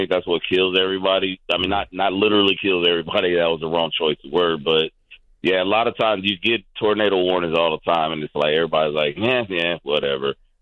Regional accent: Arizona, United States; And I sat up last night and watched my hometown team, Arizona Wildcats.

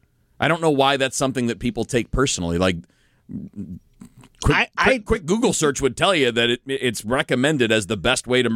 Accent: Michigan, United States; it's obviously hot as hell and I'm from Michigan, so I'm not really used to that.

